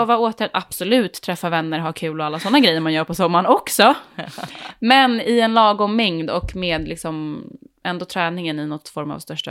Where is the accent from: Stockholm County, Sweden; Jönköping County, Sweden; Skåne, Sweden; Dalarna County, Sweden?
Stockholm County, Sweden; Värmdö; Ja, men jag är från Värmdö, trivs jättebra i vatten